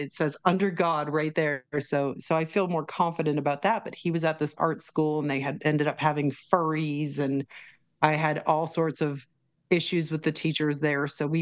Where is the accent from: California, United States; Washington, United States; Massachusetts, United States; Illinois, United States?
Massachusetts, United States; I have to say, growing up in Massachusetts, we had a totally different system of how the police and the sheriff's department worked.